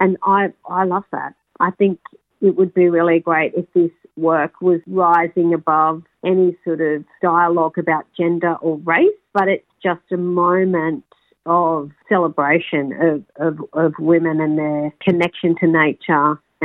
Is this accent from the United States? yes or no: no; Sydney, New South Wales, Australia; that has been our experience as urban Aboriginal people who have a traditional connection to Sydney.